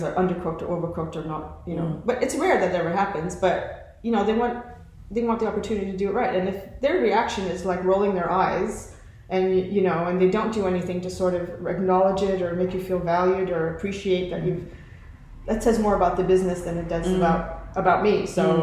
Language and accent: English; Canada; I think as a Canadian, I'm not afraid to bring up things if it's not right.